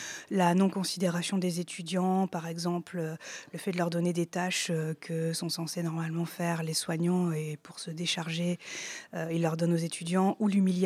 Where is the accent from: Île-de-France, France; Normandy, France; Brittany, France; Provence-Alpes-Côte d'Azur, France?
Île-de-France, France; Donc, je viens de la région parisienne.